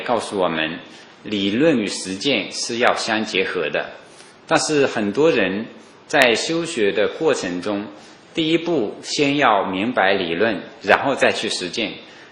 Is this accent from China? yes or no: yes; Wenzhou, Zhejiang, China; 所以永嘉大师作为温州人呢，他这个流淌的我们温州人的不同的血液